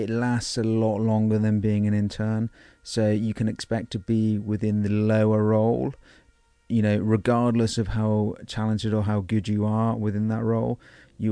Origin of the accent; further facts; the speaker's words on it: England, United Kingdom; So, you know, from England, I was working in England as an architect for a bit.